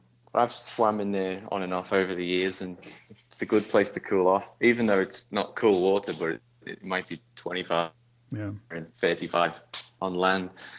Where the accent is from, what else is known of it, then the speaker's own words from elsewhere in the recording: New Ferry, North West England, United Kingdom; New Ferry.